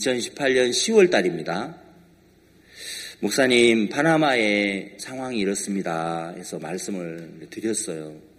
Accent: South Korea; 아, 네, 한국에서 왔습니다.

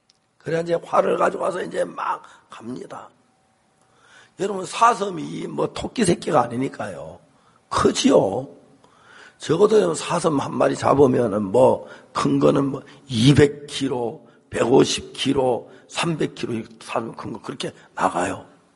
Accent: Seonsan, North Gyeongsang, South Korea; 옛날에는 저희 고향 선산에는 소고기를 팔질 않아요.

